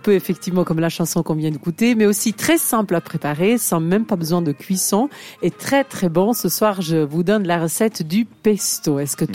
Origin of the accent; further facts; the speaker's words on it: Italy; puisque je suis italienne, chez nous ça fonctionne pas vraiment avec les grammes